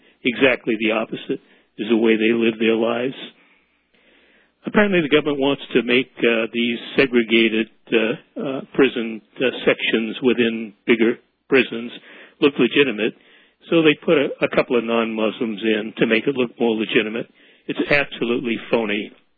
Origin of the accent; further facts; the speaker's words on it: Illinois, United States; There's another one that I didn't know about until I began writing about Daniel in my home state of Illinois.